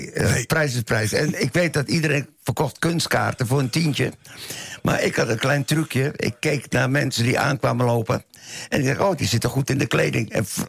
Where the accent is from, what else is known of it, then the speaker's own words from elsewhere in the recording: Amsterdam, North Holland, Netherlands; Ik kom uit de Jordaan.